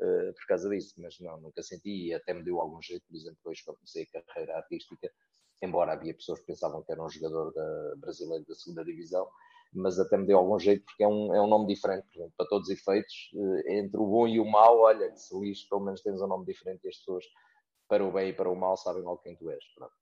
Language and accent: Portuguese; Angola; born there; Não, nasci em Angola, filho de pai angolano, avô angolano.